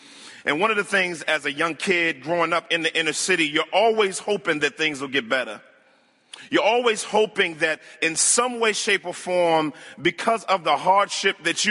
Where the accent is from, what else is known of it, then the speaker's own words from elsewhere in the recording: Washington, District of Columbia, United States; I grew up in inner city Washington, D.C. And in growing up in Washington, D.C., started off in the projects of Southwest Washington, D.C.